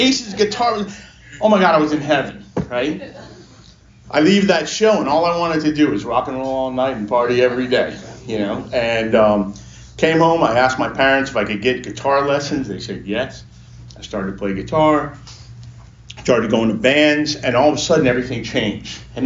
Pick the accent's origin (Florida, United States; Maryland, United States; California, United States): Florida, United States; Coral Springs; I grew up in Coral Springs. And back then, Coral Springs is a small town.